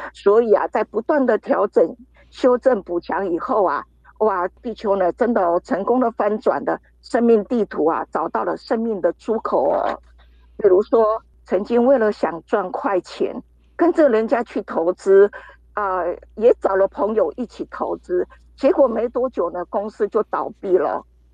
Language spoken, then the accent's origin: Chinese; Taoyuan, Taiwan; 我是来自桃园的